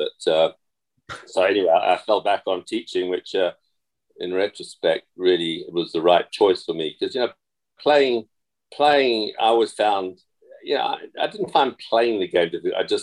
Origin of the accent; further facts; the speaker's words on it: Zimbabwe; also born or lived in England; I grew up in, although I was born in England, spent a few years in England, but then we moved out to Rhodesia, as it was then, Zimbabwe, as it is now.